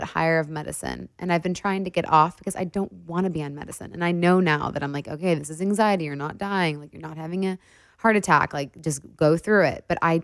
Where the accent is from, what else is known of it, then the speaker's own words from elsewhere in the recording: Detroit, Michigan, United States; Like we're besties and we're both from Detroit. And we will go 8 mile on our people.